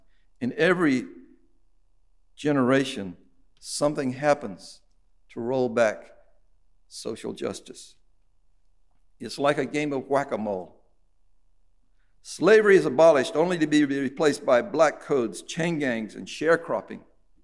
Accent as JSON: {"language": "English", "town": "Greenville", "country": "United States", "tie": "born or raised there", "said": "So I grew up in Greenville, attended Greenville High School back when it was a whites-only school."}